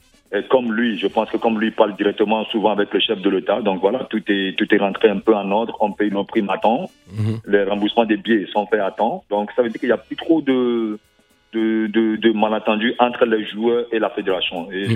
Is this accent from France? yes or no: no; Togo; je suis du Togo, le Bénin c'est à côté